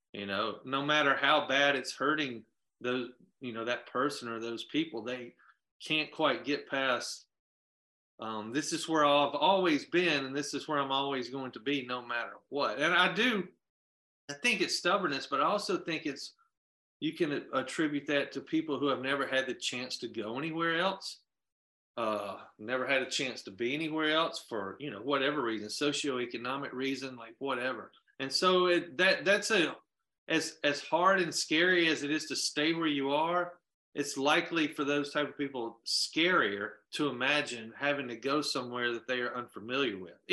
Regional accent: Mississippi, United States; or where are you from? I just say Mississippi because it's hard for me to really like name a particular town or place

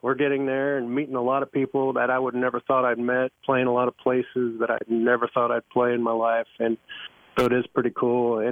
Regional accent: Victoria, Kansas, United States; I grew up right there in Victoria, Kansas. Went to school there

